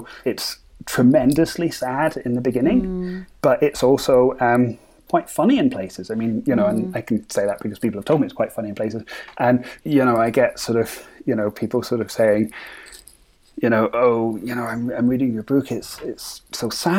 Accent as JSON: {"language": "English", "town": "Edinburgh", "region": "Scotland", "country": "United Kingdom", "said": "we're from Edinburgh, and I got to talk at the Edinburgh Book Festival"}